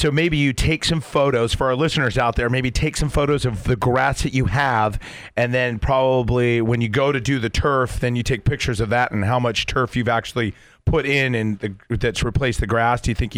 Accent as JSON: {"language": "English", "town": "Lakeside", "region": "California", "country": "United States", "tie": "born or raised there", "said": "Well, hey, Frank and I grew up together out in Lakeside"}